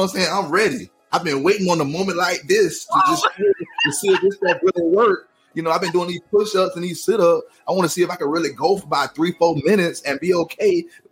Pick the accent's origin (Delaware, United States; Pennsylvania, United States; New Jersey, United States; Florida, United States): Florida, United States; He didn't know I was from Florida.